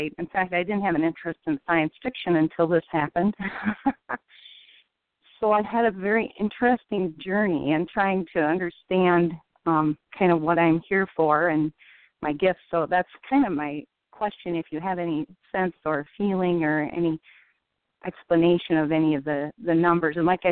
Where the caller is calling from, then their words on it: Rochester, Minnesota, United States; I'm calling from Rochester, Minnesota.